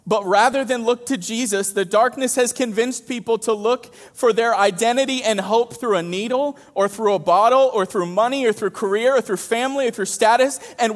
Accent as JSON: {"language": "English", "region": "Maine", "country": "United States", "tie": "born or raised there", "said": "This was something we could not escape because this is my home state. Guys, this is where I grew up."}